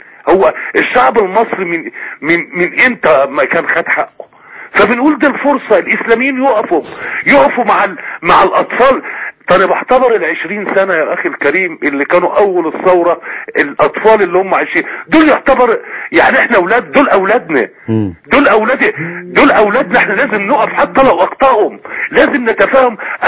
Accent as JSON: {"language": "Arabic", "country": "Egypt", "said": "احنا مصريين، احنا احفاد الفراعنة"}